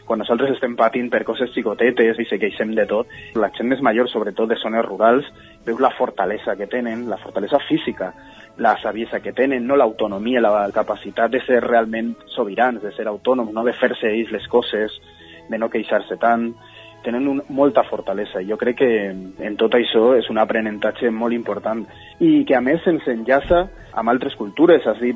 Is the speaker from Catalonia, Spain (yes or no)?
no; Valencian Community, Spain; reflexionar sobre qui som els valencians, què volem ser